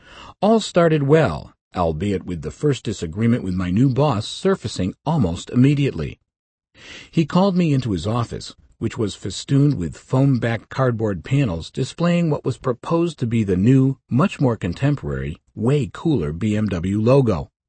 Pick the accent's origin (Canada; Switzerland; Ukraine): Switzerland; moved away as an adult; now in Munich, Delaware, United States; due to my Swiss birth and upbringing, I would be operating in my native language, although my pronounced Swiss accent would always provide amusement to the natives.